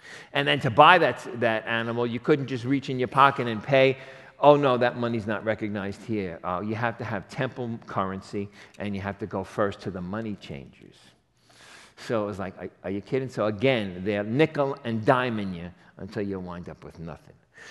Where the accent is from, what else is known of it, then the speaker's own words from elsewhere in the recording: Queens, New York, United States; I'm from Queens originally